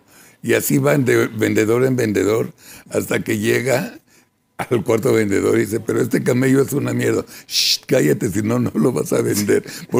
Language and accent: Spanish; Mexico; Y soy más mexicano